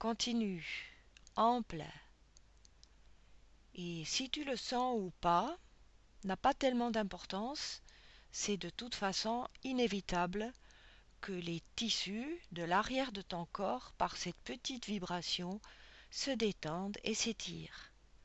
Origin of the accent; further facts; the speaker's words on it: Switzerland; Chez moi, en Suisse, à l'école, c'était d'un vert pâle